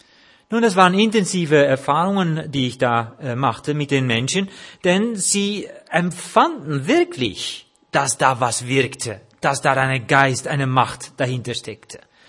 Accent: Netherlands; Dabei bin ich doch Holländer.

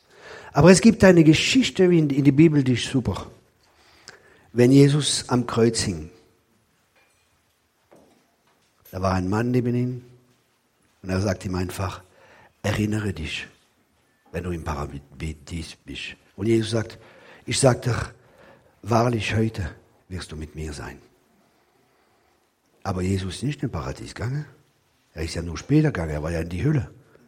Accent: Grand Est, France; German is a second language; Ich komme aus dem Elsass, aus dem verheißenen Land. Das Land, wo Sauerkraut und Bier fließt.

